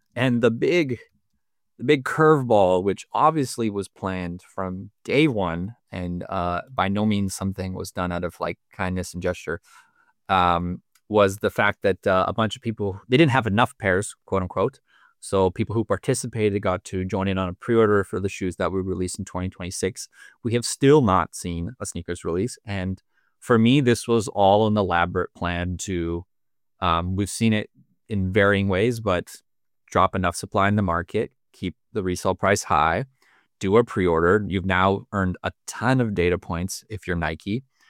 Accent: Canada; And I'm just making sure, as a Canadian, the price I'm seeing here is not shipped to Canada with tariffs and all that stuff.

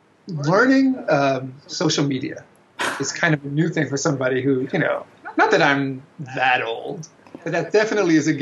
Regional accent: New York City, New York, United States; I'm actually that rare breed, born and bred in New York.

